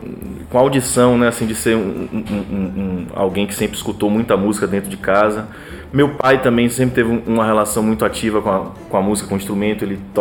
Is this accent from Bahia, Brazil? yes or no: yes; Salvador, Bahia, Brazil; Isso foi no Rio Vermelho, que eu fui criado no Rio Vermelho.